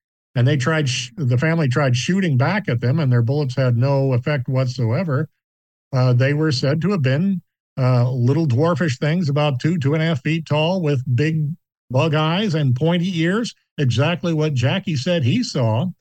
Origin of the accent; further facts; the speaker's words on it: Cape Girardeau, Missouri, United States; in my hometown of Cape Girardeau, Missouri, in 1941.